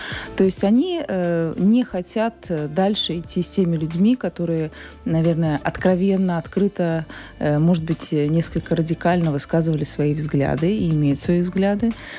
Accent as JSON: {"language": "Russian", "region": "Riga", "country": "Latvia", "tie": "born or raised there", "said": "Я сама родом с Латгальского предместья, с московского фаштата. И в Латгальском предместье мы знаем, что живет очень много русскоязычных."}